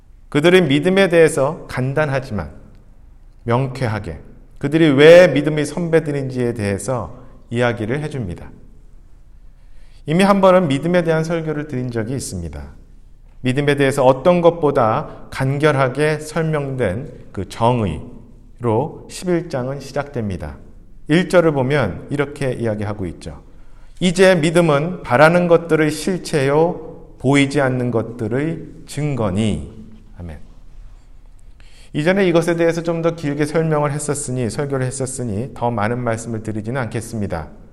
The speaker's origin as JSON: {"language": "Korean", "region": "Seoul", "country": "South Korea", "tie": "born or raised there", "also_born_or_lived": "Syracuse, United States / California, United States / New Jersey, United States", "moved": "as an adult", "lives_now": "Vancouver, Canada", "said": "저는 여러 곳에서 살았었습니다. 한국에서 물론 자랐고 서울에서 태어나서 자랐습니다. 미국 동북부 시라큐스라는 곳에서 공부하느라 2년을 거기서 살았습니다."}